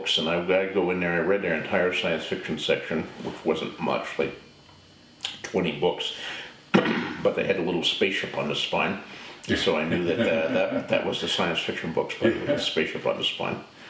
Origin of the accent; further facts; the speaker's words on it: Bayonne, New Jersey, United States; You know, I was born and raised in Bayonne, New Jersey.